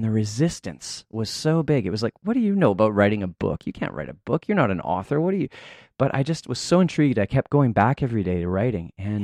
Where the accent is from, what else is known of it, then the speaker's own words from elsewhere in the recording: Canada; I'm from Canada and I look nothing like a Hawaiian